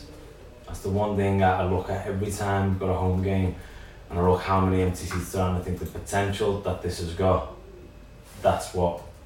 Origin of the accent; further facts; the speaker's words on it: Liverpool, North West England, United Kingdom; born and bred in Liverpool my whole life